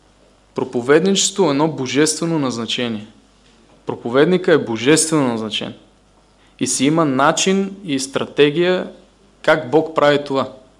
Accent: Vidin, Vidin Province, Bulgaria; Бях колпортьор и в Видинската църква. Бях в родния ми град.

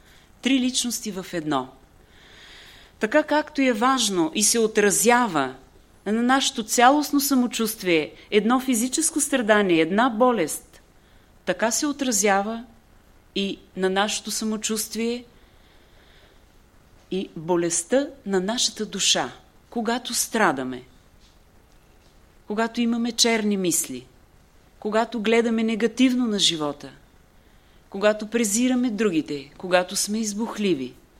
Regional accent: Silistra, Silistra Province, Bulgaria; Разбрахте, от Силистра съм

